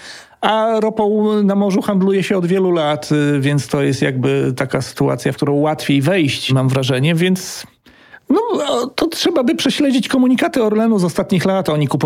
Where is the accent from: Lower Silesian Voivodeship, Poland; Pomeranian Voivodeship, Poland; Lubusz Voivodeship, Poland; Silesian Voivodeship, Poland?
Pomeranian Voivodeship, Poland; Gdańsk; ja sam jestem z Gdańska, więc kąpałem się przy tym naftoporcie, bo tam obok jest plaża, więc wiem, jak to wygląda.